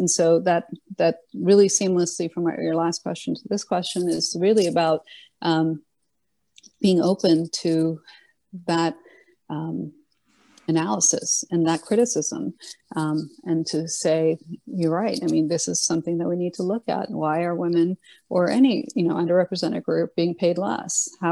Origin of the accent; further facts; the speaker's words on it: Washington, District of Columbia, United States; I grew up in Washington, D.C., so I'm used to all different colors, all different backgrounds, all different languages, all different races.